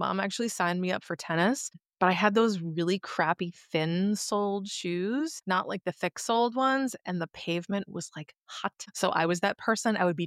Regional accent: Charlton, Massachusetts, United States; I grew up in Charlton, Massachusetts. And when I say that, most people think I'm saying Charleston, and I'm not. I'm saying Charlton, as in Cowtown, Massachusetts.

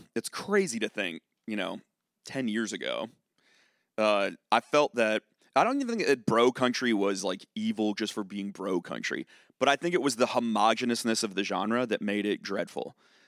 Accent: Charlottesville, Virginia, United States; like, I'm from Charlottesville, Virginia. That's a very intellectual town.

